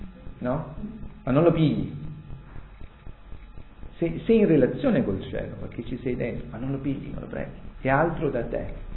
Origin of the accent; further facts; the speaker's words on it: Grottaglie, Apulia, Italy; nella nostra Puglia, soprattutto, almeno mi ricordo dalle mie parti, a Grottaglia anche, no?